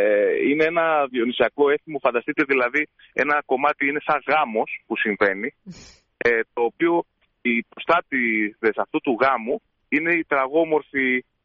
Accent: Vamvakofyto, Central Macedonia, Greece; Εδώ στις Σέρρες εμείς είμαστε από το Βαμβακόφυτο Σερών.

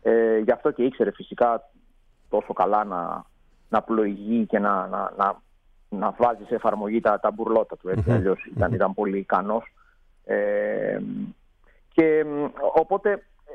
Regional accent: Greece; ήμουνα στο εξωτερικό, που ήμουνα τα περισσότερα χρόνια της ζωής μου μέχρι τώρα, παρά στο εσωτερικό, αν και γεννήθηκα και μεγάλωσα στην Ελλάδα

